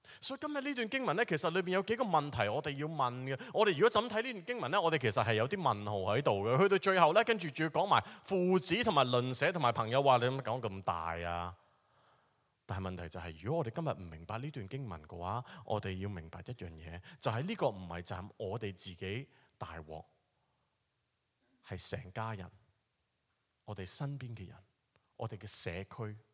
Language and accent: Cantonese; China; 我哋中国人就会讲呢啲系咩啊？